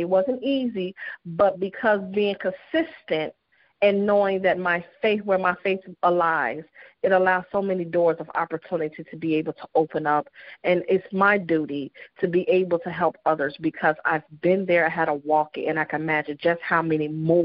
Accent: Chicago, Illinois, United States; I am from Chicago, Illinois.

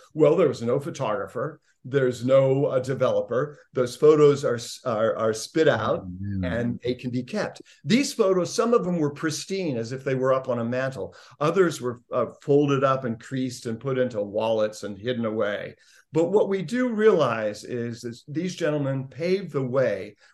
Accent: Indiana, United States; When I was growing up in Indiana, I came across this tintype.

